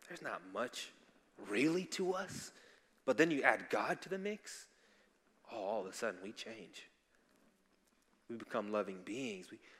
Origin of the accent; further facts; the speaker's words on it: Zambia; I'm from Zambia.